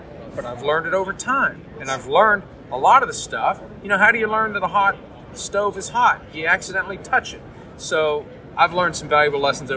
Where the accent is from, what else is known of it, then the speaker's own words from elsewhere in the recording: Pittsburgh, Pennsylvania, United States; I grew up near Pittsburgh. The neighborhood we lived in, we were the only house that was getting that game that day.